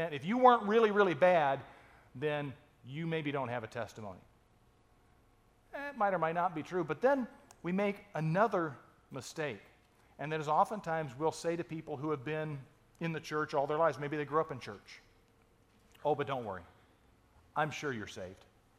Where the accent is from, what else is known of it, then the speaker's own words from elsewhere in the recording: United States; That was the 1960s, at least where I grew up in America. You know, and lived in a small town. Life revolved around the Marine base.